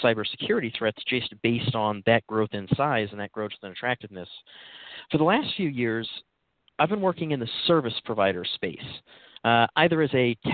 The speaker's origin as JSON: {"language": "English", "town": "Salt Lake City", "region": "Utah", "country": "United States", "said": "So I'm from Salt Lake City, Utah, and I've always been interested in tech from even a really young age."}